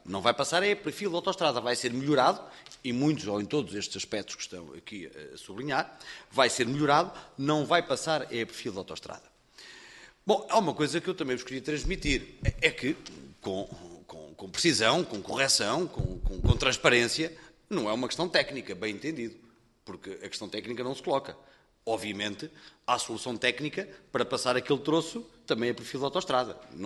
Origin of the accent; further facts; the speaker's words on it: Penacova, Centro, Portugal; porque sou de lá, sou de Penacova, não é?